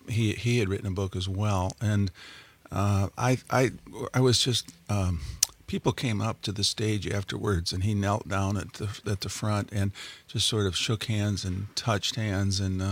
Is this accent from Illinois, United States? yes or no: yes; Rockford, Illinois, United States; who represented a district down in my hometown of Rockford, Illinois.